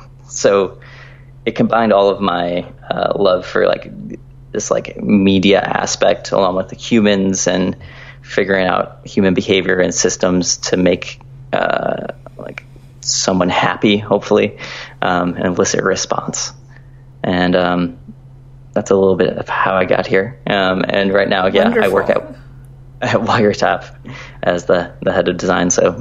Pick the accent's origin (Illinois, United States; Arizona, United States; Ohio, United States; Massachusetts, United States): Ohio, United States; Cleveland; born there; My mom actually by herself immigrated to America when she was just 18. They met and I was born in Cleveland.